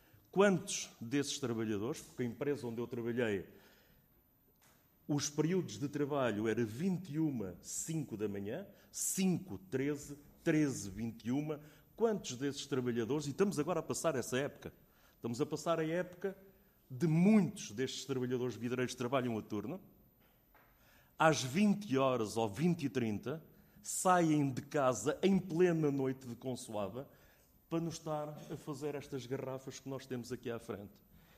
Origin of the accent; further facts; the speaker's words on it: Figueira da Foz, Coimbra, Portugal; eu sou da Figueira da Foz